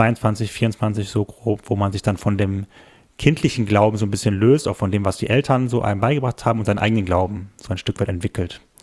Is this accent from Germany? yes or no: yes; Engelskirchen, North Rhine-Westphalia, Germany; born there; also born or lived in Düren / Mülheim an der Ruhr; Ich bin in Engelskirchen, im Oberbergischen, geboren worden. Da habe ich aber gar nicht so lange gelebt. Bin dann über verschiedene Stationen, weil mein Vater Pastor ist auch, immer wieder hin und her gezogen. Also habe in Düren gelebt, habe in Mülheim an der Ruhr, im Ruhrgebiet gelebt, habe am Niederrhein gelebt